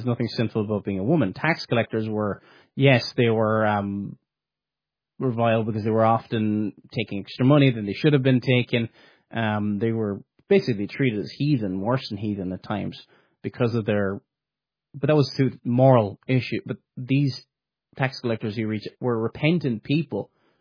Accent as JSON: {"language": "English", "country": "Ireland", "said": "you know, I come from the Republic of Ireland"}